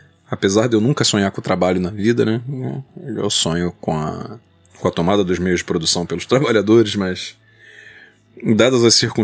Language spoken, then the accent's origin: Portuguese; Brazil; now in Portugal; No caso eu sou brasileiro, né, mas tenho documento português também e vivo lá.